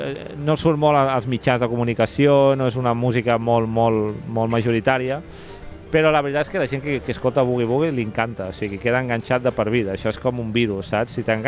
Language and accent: Catalan; Barcelona, Catalonia, Spain; Jo soc de Barcelona, però hi ha molta gent que es pensa que soc de Sabadell i molt content de poder dir també que soc mig sabadellenc.